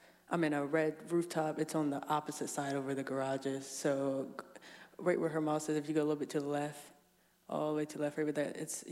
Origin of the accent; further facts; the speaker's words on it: Delaware, United States; Yeah, apparently in the summertime, I guess I'll smell Allen's or whatever, but I'm from Sussex County, so I think it'll smell good to me.